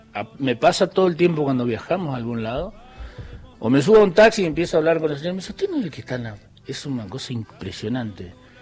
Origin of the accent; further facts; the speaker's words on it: Misiones, Argentina; also born or lived in Santa Fe; Yo nací en Santa Fe, pero nos trasladaron ahí. Algún misionero a veces me dijo, pero vos no sos misionero. Yo digo, mirá, los misioneros nacemos donde se nos da la gana. Yo nací en Santa Fe, ¿viste? Porque vivimos en el medio del monte.